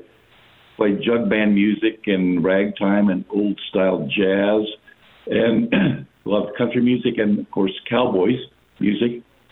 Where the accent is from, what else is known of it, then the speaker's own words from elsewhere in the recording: California, United States; I was born in Southern California, just like Slim, which is pretty far west, and also grew up watching old Westerns